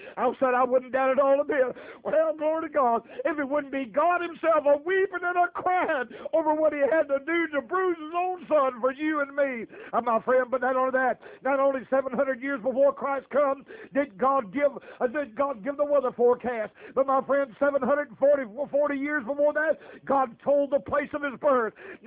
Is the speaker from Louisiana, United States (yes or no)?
yes; Louisiana, United States; born there; because me being born a Cajun, I said, I want my kids to all be born in Louisiana.